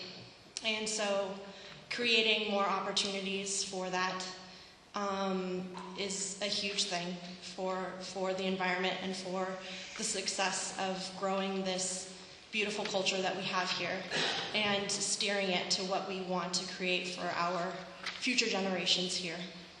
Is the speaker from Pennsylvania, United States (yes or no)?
no; Orcas Island, Washington, United States; I am from Orcas Island.